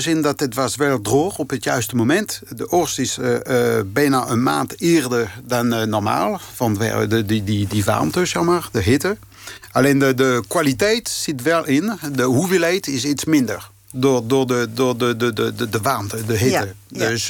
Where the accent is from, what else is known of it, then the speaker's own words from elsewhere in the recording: France; Dutch is a second language; Dat is heel belangrijk, omdat bij ons in Frankrijk... Er is geen één wijze om een baguette te maken.